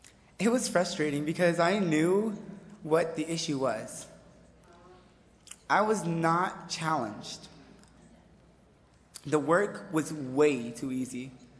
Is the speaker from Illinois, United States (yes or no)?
no; Paterson, New Jersey, United States; born there; I was born in Paterson, New Jersey.